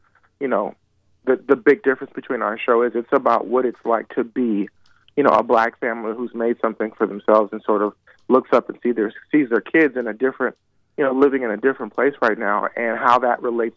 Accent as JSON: {"language": "English", "town": "Inglewood", "region": "California", "country": "United States", "said": "I'm from L.A. I'm from Inglewood."}